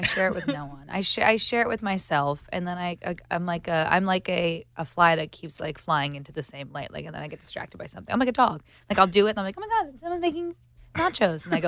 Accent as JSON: {"language": "English", "region": "New Jersey", "country": "United States", "said": "I'm from New Jersey. I love big gold jewelry."}